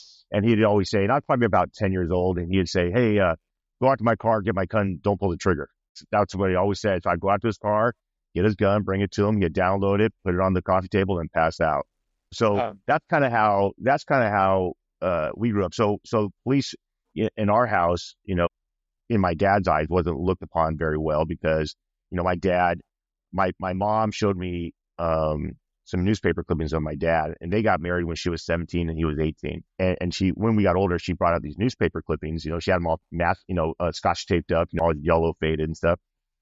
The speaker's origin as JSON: {"language": "English", "town": "Ventura", "region": "California", "country": "United States", "tie": "born or raised there", "said": "So I grew up in Ventura, Ventura, California, and I had four siblings"}